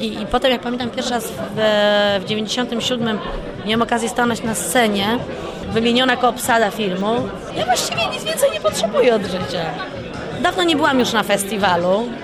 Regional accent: Gdynia, Pomeranian Voivodeship, Poland; Moje rodzinne miasto, to jest moje kochane miasto, które tam się zrodziło wiele marzeń, marzeń o aktorstwie tak naprawdę. Ja chodziłam do 9 liceum ogólnokształcącego na Placu Kaszubskim

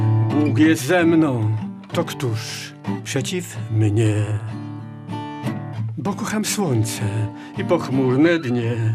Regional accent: Włocławek, Kuyavian-Pomeranian Voivodeship, Poland; A ja się wychowywałem we Włocławku. Od 8 roku życia do 7 roku życia mieszkałem z rodzicami na wsi.

